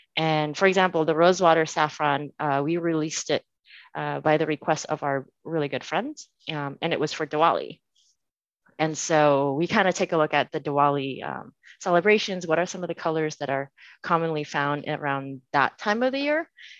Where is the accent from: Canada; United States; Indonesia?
Indonesia; I grew up in Indonesia and it really encapsulates my childhood.